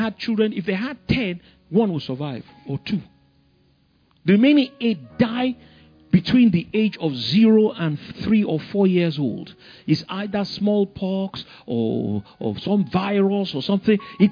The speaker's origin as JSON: {"language": "English", "country": "Nigeria", "tie": "born there", "said": "I was born here in Africa, I was born here in Nigeria."}